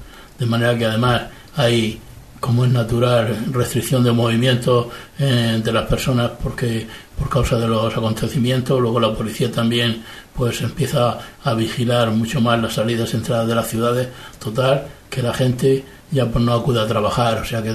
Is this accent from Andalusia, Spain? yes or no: no; Murcia, Region of Murcia, Spain; un keniano que justamente vive por mi tierra, por Murcia